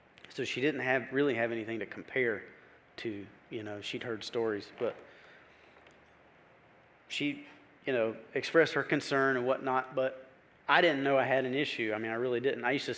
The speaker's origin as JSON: {"language": "English", "town": "Brunswick", "region": "Georgia", "country": "United States", "tie": "born or raised there", "said": "I was born and raised in Brunswick, down on the coast."}